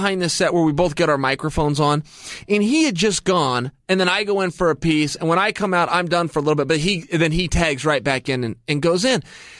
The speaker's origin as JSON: {"language": "English", "region": "Pacific Northwest", "country": "United States", "said": "I'm from the Northwest."}